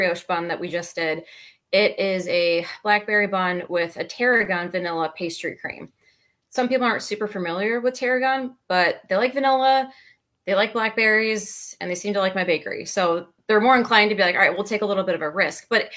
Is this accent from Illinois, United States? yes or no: yes; Chicago, Illinois, United States; It's funny because I'm from Chicago. And so it's been kind of a unique shift where it's like, yeah, like we like butter and cheese in Chicago too.